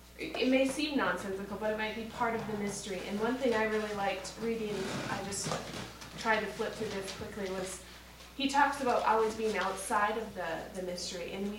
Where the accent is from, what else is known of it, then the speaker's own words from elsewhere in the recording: Minnesota, United States; when you're growing up in Minnesota anyway, you always take the Iowa basic skills